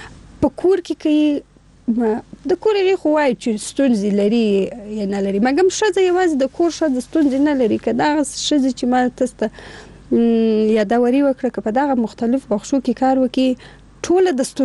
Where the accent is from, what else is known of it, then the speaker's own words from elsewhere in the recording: Afghanistan; زه افغان یم او موږ ټول یو افغانان یو